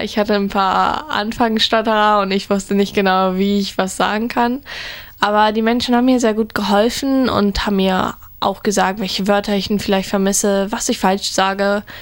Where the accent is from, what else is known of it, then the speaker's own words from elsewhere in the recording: Bremen, Germany; ich bin 16 Jahre alt. Ich komme aus Deutschland, der Stadt Bremen.